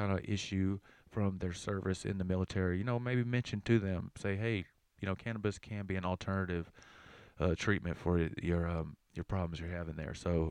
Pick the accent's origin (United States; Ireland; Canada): United States; the South; accent: Southern; That's hard for my southern accent to say